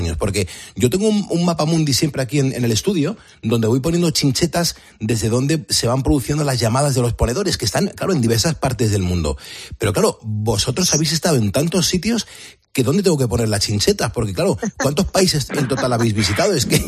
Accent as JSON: {"language": "Spanish", "country": "Spain", "said": "el decir que somos españoles"}